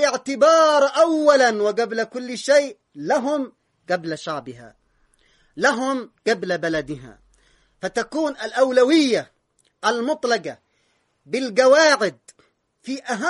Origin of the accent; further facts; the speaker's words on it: Yemen; وإحنا يمنيين